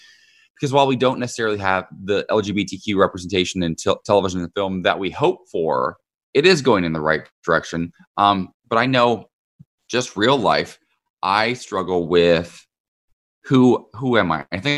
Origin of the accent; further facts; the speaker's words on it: Ohio, United States; I still feel like I have to act a certain way when I go home to Ohio, to my hometown.